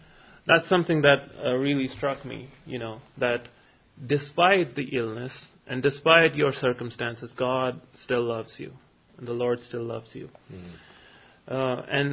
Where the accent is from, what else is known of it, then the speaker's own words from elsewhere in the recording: Oman; now in United States; No, I came from Oman.